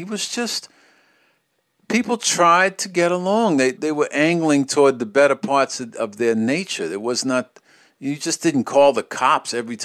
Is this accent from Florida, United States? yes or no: no; New York, United States; It was the overriding feeling I had as a child growing up in New York was that even though it was hard and it was vicious and it was a tough city